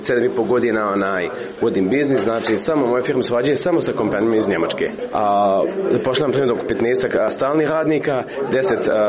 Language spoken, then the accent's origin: Bosnian; Germany; also born or lived in Bosnia and Herzegovina; now in Bihać, Bosnia and Herzegovina; Odrasli smo u Njemačkoj, mi smo čitav život želi vratiti u Bosnu, ali nisam znao kako, završim tamo u školu, bolje pričam njemački nego bosanski, kao dijete ušao u Njemačku sa 4 godine